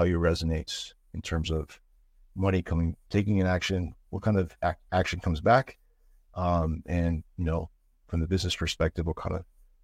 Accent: California, United States; I mean, I'm born and raised in California, but yeah, I'm also a Hungarian citizen and my last name is Hungarian.

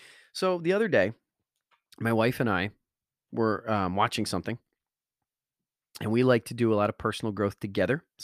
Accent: Wallington, New Jersey, United States; I grew up on Locust Ave in Wallington, New Jersey, the street named after a bug, okay?

